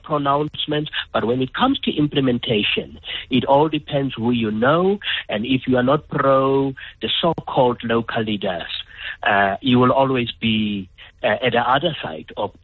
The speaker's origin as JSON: {"language": "English", "country": "South Africa", "said": "I don't think we are South African citizens, what I would call a radical, to such an extent that they will not be sympathetic to some of the challenges that our government face."}